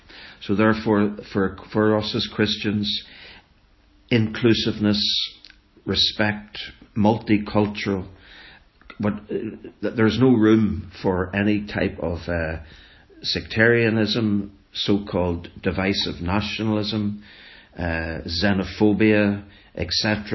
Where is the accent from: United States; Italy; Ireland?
Ireland; I'm a nationalist. I believe in a united Ireland. I see myself as an Irish citizen. I don't subscribe to Britishness, for want of a better term.